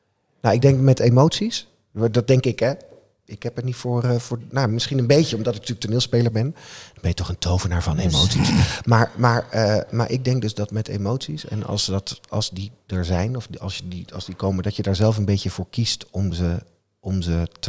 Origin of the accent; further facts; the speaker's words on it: Wageningen, Gelderland, Netherlands; Ik kon haar uit waar ik vandaan kom. Uit Wageningen.